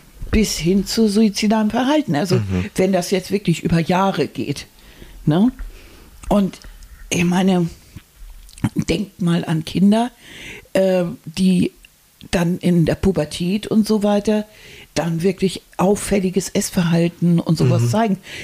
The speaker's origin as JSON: {"language": "German", "region": "Hamburg", "country": "Germany", "said": "wir sind Hamburger."}